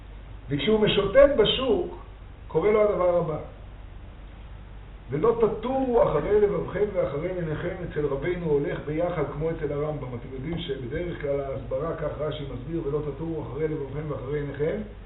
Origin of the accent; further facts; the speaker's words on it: Jerusalem, Jerusalem District, Israel; כשהיינו קטנים בירושלים